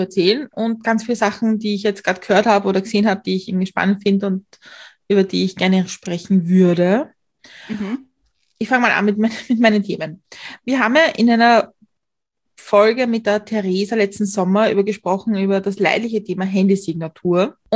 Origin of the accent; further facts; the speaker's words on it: Austria; ich als Österreicherin